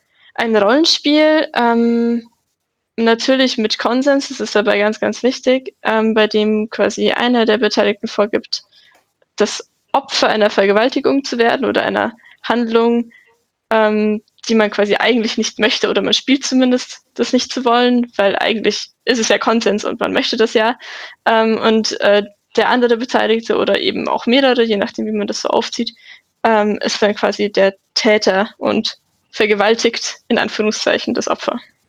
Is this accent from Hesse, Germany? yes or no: no; Munich, Bavaria, Germany; Ich komme aus München, bin 22